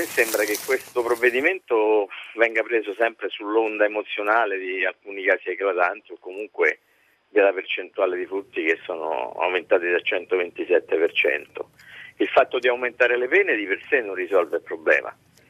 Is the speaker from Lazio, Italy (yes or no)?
yes; Rome, Lazio, Italy; E a Roma, io sono di Roma